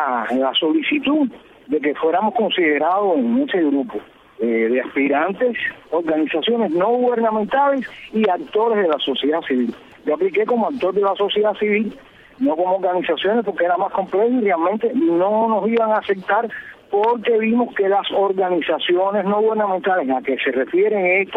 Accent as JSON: {"language": "Spanish", "town": "Cabañas", "region": "Artemisa", "country": "Cuba", "lives_now": "Havana, Cuba", "said": "Ya ha dejado de ser mía porque soy de Cabañas, como bien has dicho."}